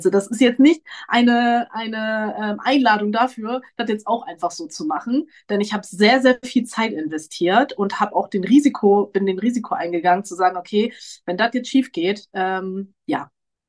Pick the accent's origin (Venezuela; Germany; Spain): Germany; Brake, Lower Saxony; also born or lived in Bremen; Auf jeden Fall komme ich aus dem Norden. Ich bin in Brake aufgewachsen. Das ist in der Nähe von Oldenburg, und habe sehr lange, ich glaube 12, 13 Jahre in Bremen gelebt